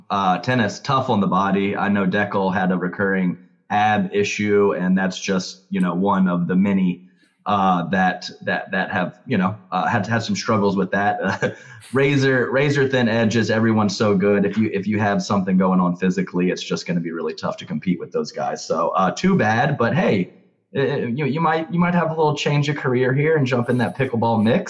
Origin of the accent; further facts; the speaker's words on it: Raleigh, North Carolina, United States; I'm from Raleigh.